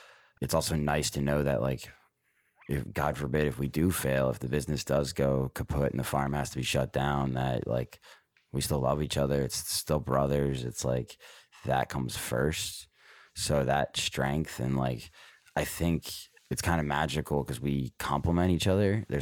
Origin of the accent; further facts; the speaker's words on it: Philadelphia, Pennsylvania, United States; Philadelphia.